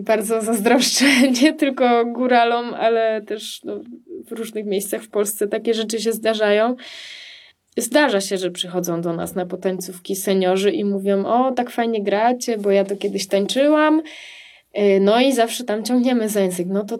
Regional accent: Silesian Voivodeship, Poland; accent: Silesian; my czasem mówimy po śląsku w domu. Myślę, że jakby wujek albo tata Kuby, albo mój wujek to usłyszał, to mógłby się za głowę złapać, że nie bardzo do końca potrafimy, ale staramy się, lubimy gwarę śląską.

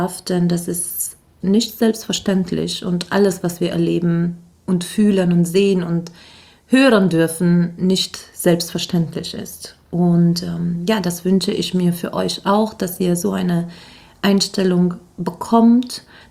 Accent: Romania; Ich bin gebürtige Rumänin, in den Karpaten aufgewachsen

